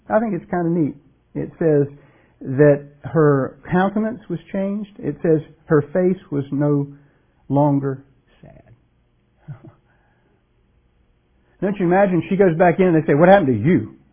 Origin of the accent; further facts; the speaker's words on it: United States; Now, I'm an American just like you are, and Americans really don't like to wait.